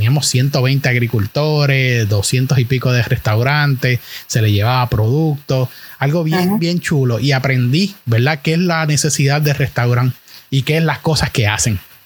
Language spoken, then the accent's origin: Spanish; Manatí, Puerto Rico; Yo soy natural de Manatí.